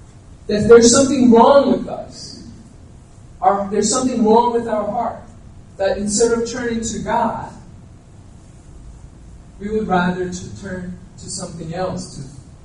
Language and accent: English; New York City, New York, United States; Because growing up in New York City, I thought I had to look very mean in order to be not to pick, you know, get picked on.